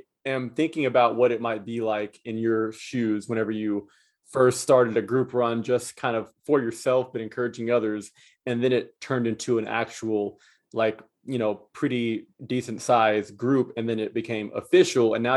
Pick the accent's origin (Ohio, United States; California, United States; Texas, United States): Texas, United States; Houston; also born or lived in Austin; I'm from Houston for people that are listening, but I lived in Austin for several years.